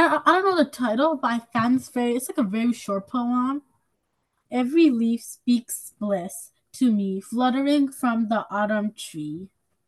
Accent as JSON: {"language": "English", "town": "Hudson", "region": "New York", "country": "United States", "said": "I'm 11 years old, and I'm from Hudson."}